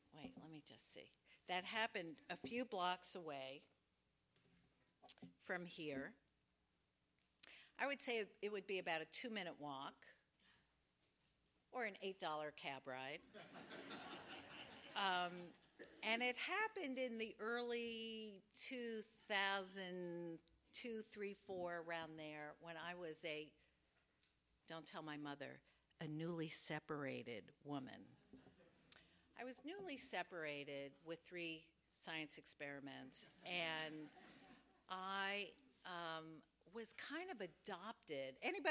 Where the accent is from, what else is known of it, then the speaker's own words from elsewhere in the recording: New York, United States; I grew up in Carnegie Hill when it was called the DMZ. It was not chic, it was not gentrified